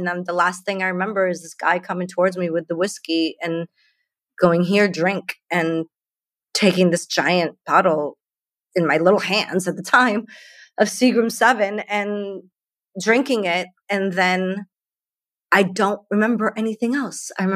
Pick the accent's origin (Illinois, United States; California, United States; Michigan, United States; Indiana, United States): Illinois, United States; Naperville; I had a neighbor that lived next to me in my hometown of Naperville.